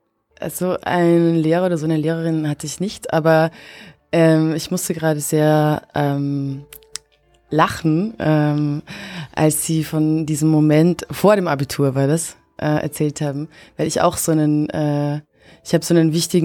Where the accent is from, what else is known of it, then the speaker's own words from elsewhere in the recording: Bad Schallerbach, Upper Austria, Austria; weil ich da raus konnte aus Bad Schallerbach, aus dem Ort, wo ich herkomme.